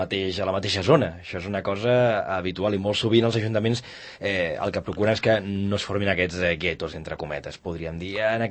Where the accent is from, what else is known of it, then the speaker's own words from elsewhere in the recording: Terrassa, Catalonia, Spain; now in Sant Cugat, Spain; aquí a Sant Cugat, jo almenys, que sóc que vinc de fora, que vinc de Terrassa